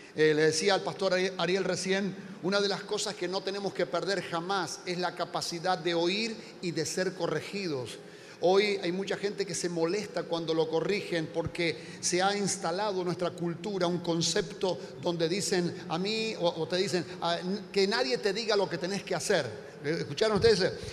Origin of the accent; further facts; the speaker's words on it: San Rafael, Mendoza, Argentina; vengo de San Rafael, es Mendoza, por supuesto, es la segunda ciudad de la provincia.